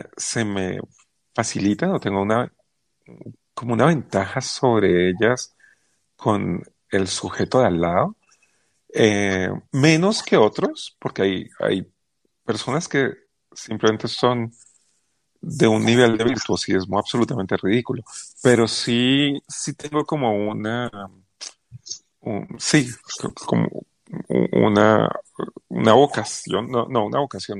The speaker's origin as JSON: {"language": "Spanish", "region": "New York", "country": "United States", "tie": "born or raised there", "also_born_or_lived": "Cali, Colombia", "said": "yo nací en Cali, pero me llevaron a Nueva York como al mes de nacido."}